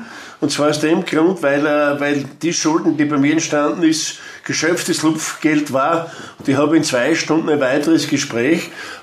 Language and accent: German; Styria, Austria; In der Not frisst der Teufel die Fliegen, heißt es auf Steirisch, ich komme aus der Steiermark.